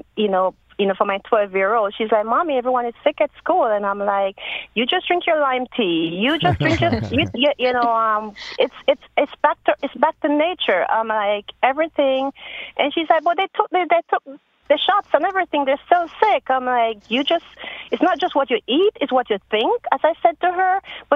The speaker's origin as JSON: {"language": "English", "country": "Jamaica", "said": "I'm originally from Jamaica"}